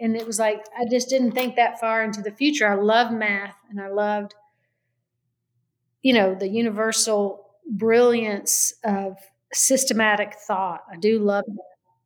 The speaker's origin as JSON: {"language": "English", "region": "the South", "country": "United States", "tie": "born or raised there", "said": "when I grew up in the South, I love story like, you know, it's how I kind of come to understanding."}